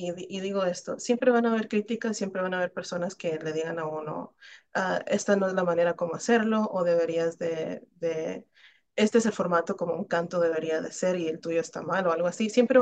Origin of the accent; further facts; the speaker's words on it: Nicaragua; yo como nicaragüense somos muy devotos a ella, a la Purísima.